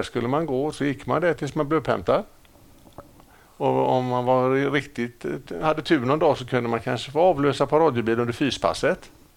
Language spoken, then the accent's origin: Swedish; Gothenburg, Västra Götaland County, Sweden; Ja, jag är uppväxt i Gamlestan.